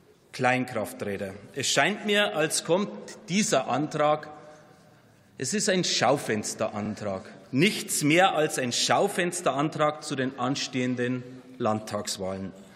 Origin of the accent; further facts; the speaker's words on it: Bayerbach, Bavaria, Germany; Verein historischer Fahrzeuge Bayerbach in meinem Heimatort